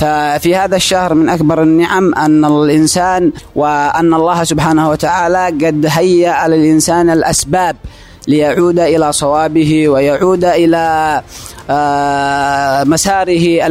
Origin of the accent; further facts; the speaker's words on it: Yemen; علينا جميعا نحن كيمنيين